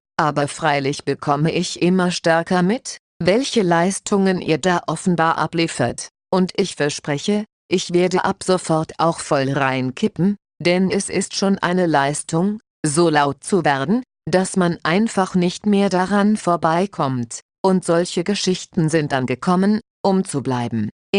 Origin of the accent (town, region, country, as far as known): Austria